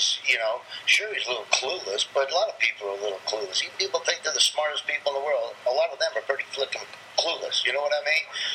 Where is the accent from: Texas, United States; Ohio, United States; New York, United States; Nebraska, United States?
Nebraska, United States; accent: Southern; moved away; also born or lived in Florida / Georgia; I grew up on, I'm not from the South. I grew up on a pig farm in southeast Nebraska